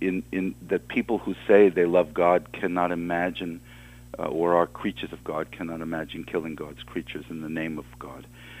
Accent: United States; and as a American freedom-loving person, it was a very, very strange thing

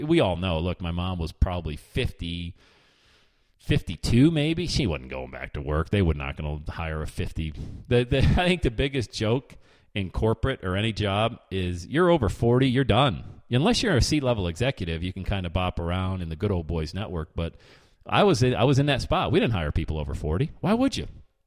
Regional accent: Bradford, Pennsylvania, United States; I grew up in Bradford, Pennsylvania, population 8,000 people.

